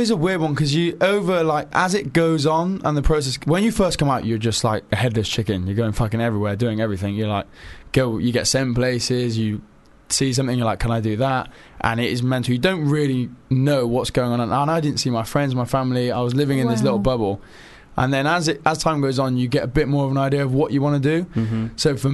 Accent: Cheltenham, South West England, United Kingdom; now in London, United Kingdom; I'm from Cheltenham, so it's quite a trek.

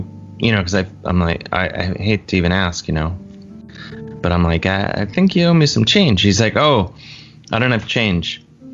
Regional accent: University Heights, Ohio, United States; Mayfield Heights, one town over from where I grew up in University Heights.

